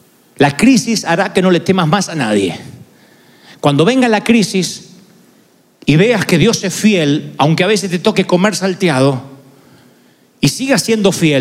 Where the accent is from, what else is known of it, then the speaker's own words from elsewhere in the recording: Argentina; Pero tal vez porque yo soy argentino, qué sé yo.